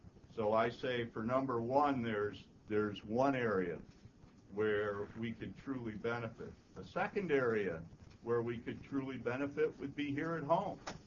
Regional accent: United States; I, for one, as an American who served his country in Vietnam during that war

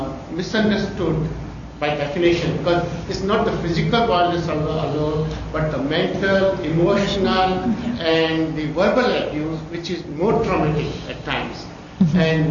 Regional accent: Michigan, United States; I'm from Michigan, and we have an organization by name of Michigan Family Services

